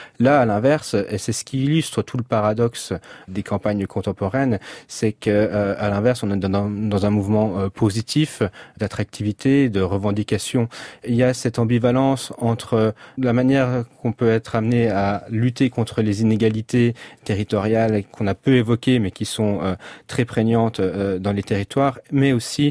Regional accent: Grand Est, France; born there; je suis né dans les Vosges et que ça a forgé d'une certaine façon une forme d'attachement aux espaces ruraux.

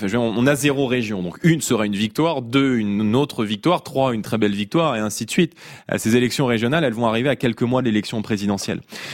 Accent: Île-de-France, France; moi, j'ai grandi en Seine-Saint-Denis

